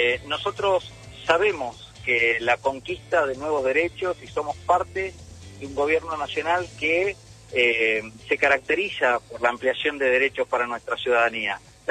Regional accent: Argentina; nosotros como cualquier argentino, cualquier argentina, cualquier ciudadano

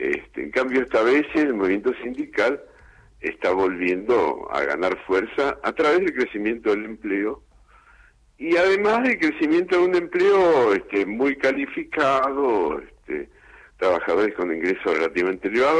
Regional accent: Berisso, Buenos Aires Province, Argentina; porque yo soy de Berizzo. Me acuerdo de esa huelga de las mujeres del 79.

